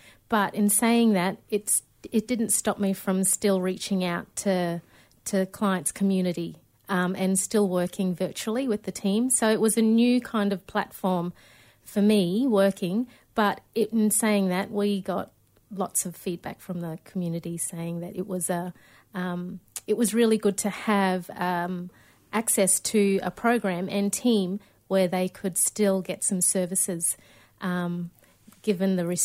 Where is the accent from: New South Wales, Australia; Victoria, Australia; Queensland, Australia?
Queensland, Australia; Cairns; my families are … I was born and raised in Cairns, but my family's from Erub, Darnley Island in the Torres Strait.